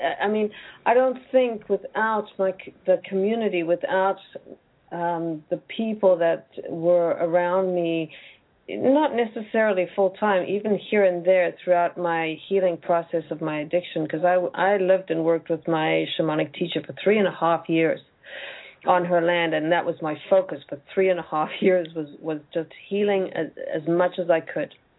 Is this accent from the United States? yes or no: no; South Africa; I grew up in South Africa, and in Roman Catholic faith there at that time, you got confirmed at 13 years old